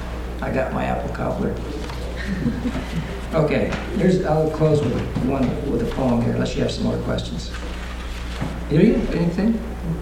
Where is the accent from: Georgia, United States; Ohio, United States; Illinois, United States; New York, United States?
Illinois, United States; Greenville; got on the bus, went back up to my hometown in Greenville, Illinois, walked into the kitchen of the farmhouse